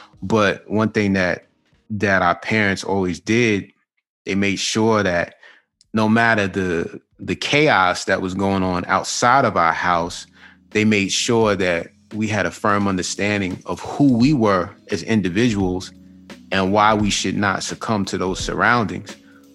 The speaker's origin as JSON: {"language": "English", "town": "Queens", "region": "New York", "country": "United States", "tie": "born or raised there", "said": "like, I grew up in Queens, New York. The period that I grew up in was coined the crack era."}